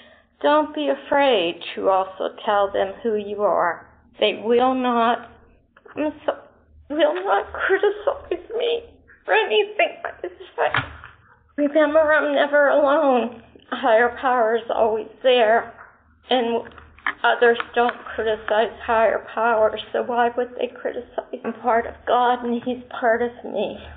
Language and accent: English; Massachusetts, United States; compulsive overeater, and I'm from Massachusetts.